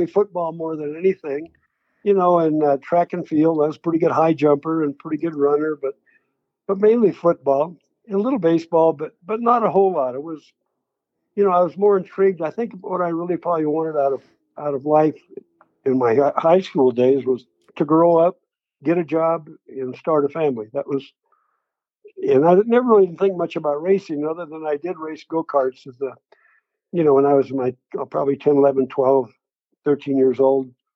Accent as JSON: {"language": "English", "town": "San Diego", "region": "California", "country": "United States", "tie": "born or raised there", "also_born_or_lived": "Tulsa", "said": "I was born in Tulsa, Oklahoma. My folks were from there, obviously. And then we moved from Oklahoma when I was only about 5 years old or thereabouts to San Diego. And then I was raised around San Diego, El Cajon and La Mesa"}